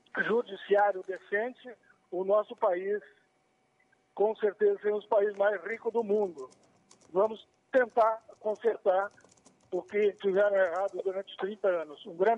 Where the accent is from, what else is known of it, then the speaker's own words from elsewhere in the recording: Brazil; vamos acreditar, como brasileiro que somos, no nosso país.